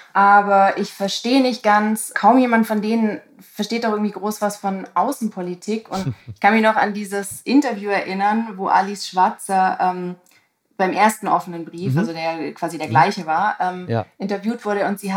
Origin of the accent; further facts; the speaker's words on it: Tübingen, Baden-Württemberg, Germany; now in Hamburg, Germany; Also ich komme aus der Ecke.